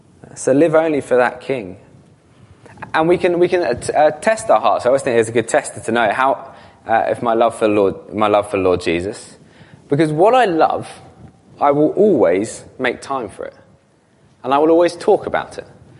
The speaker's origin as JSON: {"language": "English", "country": "United Kingdom", "said": "No, not that. I'm British."}